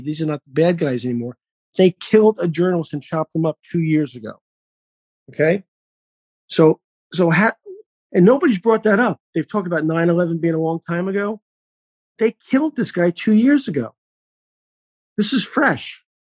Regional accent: New York, United States; I had 7 friends in the Twin Towers, okay, and I'm a New Yorker

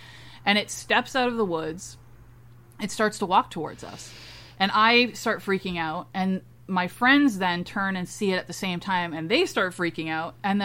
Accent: Ontario, Canada; I'm from Canada, so Ancaster, Ontario.

